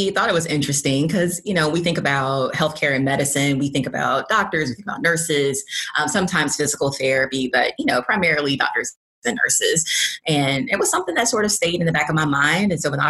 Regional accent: Monroe, Georgia, United States; So I am from Monroe, Georgia, which is a quiet rural community due east of Atlanta.

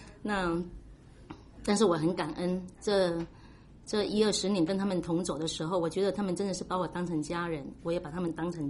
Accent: Taiwan; accent: Taiwanese Mandarin; moved away; 我一个土生土长的台湾孩子，没亲没戚在当中，然后也好像没有那个乡土亲在那个地方，那时候还讲了一口很标准的台湾国语，有的人说听不出我的国语哈

